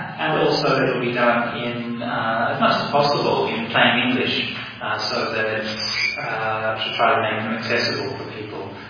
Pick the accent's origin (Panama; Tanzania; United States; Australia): Australia; Perth, Western Australia; I mean, Perth is my home, my hometown